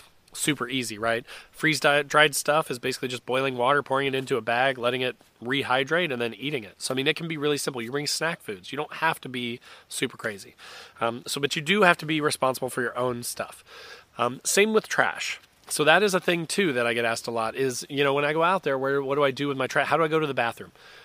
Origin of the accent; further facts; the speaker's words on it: Indiana, United States; I am an Indiana boy. I grew up in Indiana.